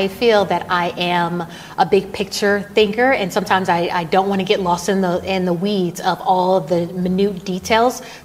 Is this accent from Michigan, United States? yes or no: yes; Detroit, Michigan, United States; born there; also born or lived in Houston; They are from Detroit. So I was born in Detroit, came to Houston, and there weren't entrepreneurs in my family.